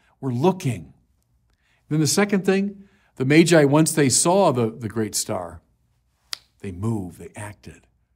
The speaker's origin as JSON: {"language": "English", "town": "Chicago", "region": "Illinois", "country": "United States", "said": "And at the time, I was from Chicago, and I'm light pollution everywhere."}